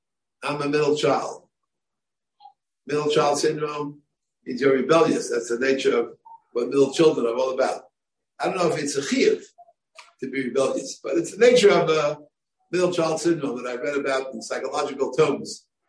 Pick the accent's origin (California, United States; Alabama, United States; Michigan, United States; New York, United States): New York, United States; Bronx; When I grew up in the Bronx, which is a borough